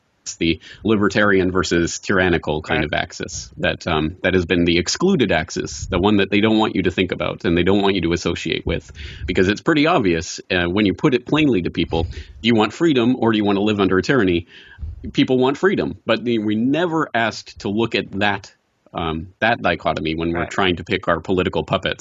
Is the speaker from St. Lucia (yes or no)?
no; Alberta, Canada; moved away as an adult; also born or lived in Ireland; I am a Canadian by birth, and that means I'm a socialist by birth, basically, socialist by osmosis. And so I grew up in Alberta, basically Texas of the North, and lived there my whole life until 22 years old